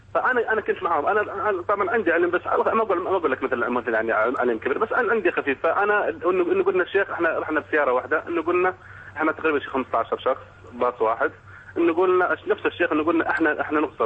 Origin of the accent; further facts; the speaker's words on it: Syria; نحن من سوريا